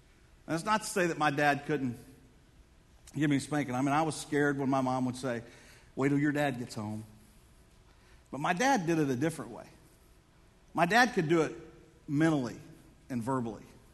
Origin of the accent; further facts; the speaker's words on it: Houston, Texas, United States; I grew up in Houston, Texas, and we were going to Louisiana, and we had a Chevy Vega.